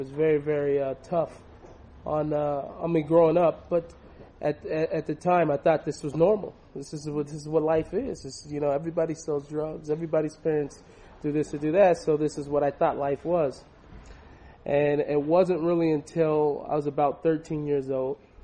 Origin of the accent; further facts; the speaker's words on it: Seattle, Washington, United States; I grew up in Seattle, Washington.